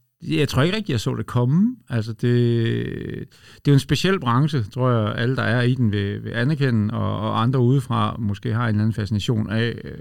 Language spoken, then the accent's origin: Danish; Aarhus, Central Denmark Region, Denmark; now in Copenhagen, Denmark; Jamen, jeg er aarhusianer, ja. Altså, og jeg vil også sige af hjerte, ja. Altså, nu har jeg været på, eller i København i snart 25 år, ikke, men... Ja. Stadigvæk aarhusianer, synes jeg.